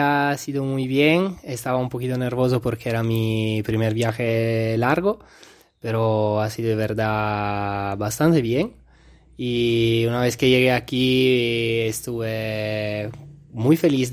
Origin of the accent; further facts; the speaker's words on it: Italy; first language it; Spanish is a second language; que son cosas que en Italia no... Hombre, en mi país no es così normal